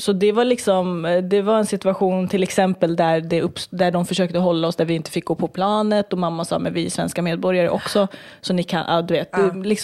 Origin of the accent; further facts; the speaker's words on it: Turkey; Vi är kurder från Turkiet